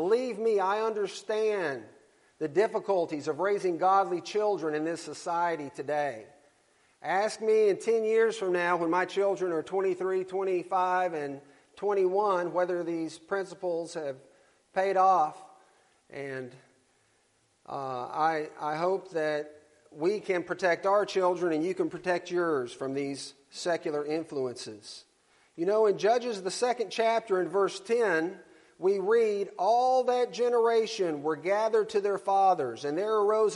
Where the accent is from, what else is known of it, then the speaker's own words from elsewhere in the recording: Alabama, United States; It's good to be back in my home state of Alabama.